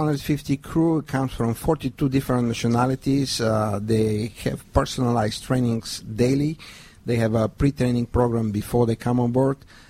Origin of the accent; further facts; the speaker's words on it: Bulgaria; I'm coming from Bulgaria, and I live on a beautiful Black Sea coast.